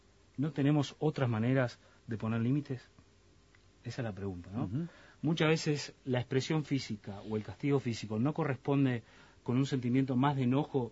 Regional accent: Progreso, Canelones, Uruguay; now in Montevideo, Uruguay; Yo soy de Progreso, Canelones.

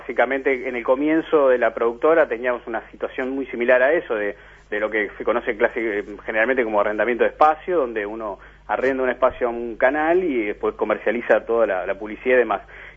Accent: Rocha, Uruguay; Soy de Rocha

